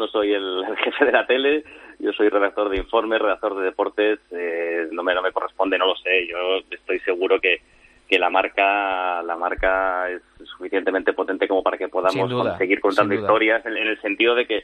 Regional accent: Spain; de nosotros como país, como españoles

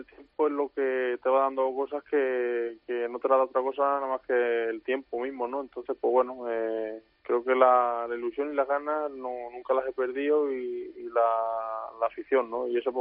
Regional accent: Albacete, Castilla-La Mancha, Spain; de Albacete pues me ha permitido sacar lo mejor de mí. Entonces, pues doble contento, ¿no? Por ser mi tierra

